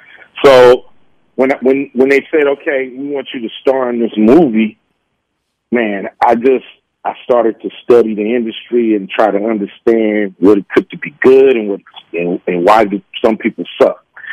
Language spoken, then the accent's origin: English; West Coast, United States; I mean, we're from the West Coast, so you just got to, you know, make it in rap.